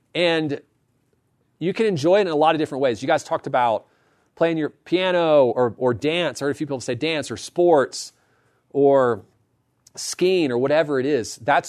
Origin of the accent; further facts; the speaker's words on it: Virginia, United States; moved away as an adult; I moved out here when I was 22 from Virginia to California